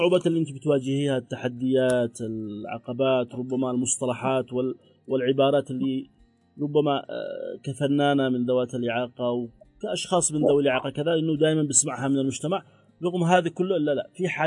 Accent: Yemen; هل هناك معاهد أو جامعات متخصصة عندنا في اليمن في هذا الموضوع

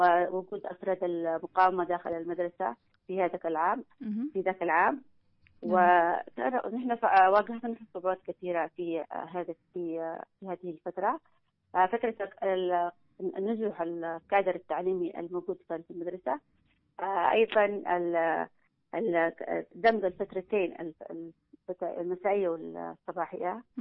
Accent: Taiz, Taiz Governorate, Yemen; ولدت في تعز، درست المرحلة الابتدائية وفي مدرسة سبع، والإعدادية في مدرسة الثانوية والإعدادية في مدرسة بلقيس البنات. التحقت بجامعة تعز كلية العلوم تخصص كيمياء بيولوجي.

